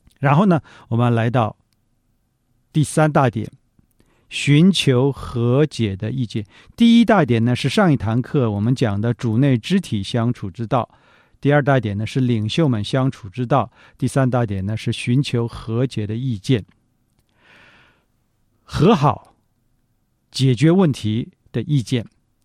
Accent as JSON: {"language": "Chinese", "country": "China", "said": "或者用我们中国人比较这个容易明白的话"}